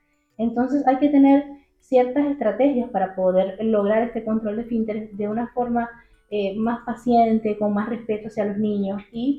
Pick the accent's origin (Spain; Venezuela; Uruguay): Venezuela; moved away as an adult; now in Santiago, Chile; yo soy pediatra venezolana y todos mis estudios y toda mi formación la realicé en Venezuela. Pero llegué a Chile en el 2019